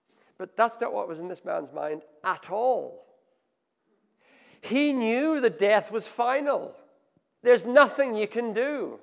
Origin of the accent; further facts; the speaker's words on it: Ethiopia; the like of which I grew up in Ethiopia